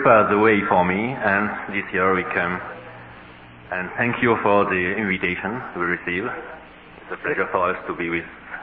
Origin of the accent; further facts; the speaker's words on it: Île-de-France, France; English is a second language; now in Morlaix, France; I'm from Paris, near Paris, 30 kilometers from Paris.